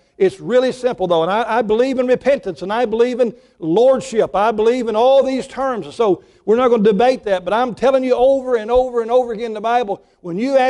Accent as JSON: {"language": "English", "region": "the South", "country": "United States", "tie": "born or raised there", "said": "I know that because I was raised in the South and the things that I think"}